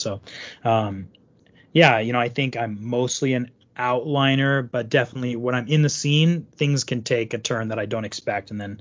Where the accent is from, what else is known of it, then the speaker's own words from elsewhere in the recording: Las Vegas, Nevada, United States; also born or lived in Arizona; So growing up in Vegas and Arizona, you know, living in desert, you know, family trailer parks.